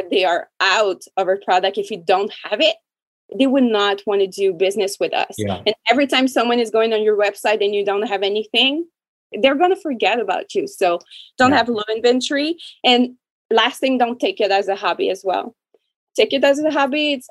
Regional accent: Canada; So I'm French Canadian.

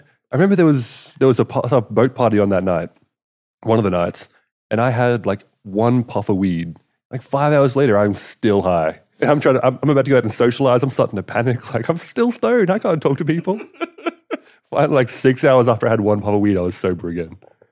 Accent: Australia; Yeah, see, when I was growing up in Australia, like, you know, 10 years ago, I was going to the clubs and stuff.

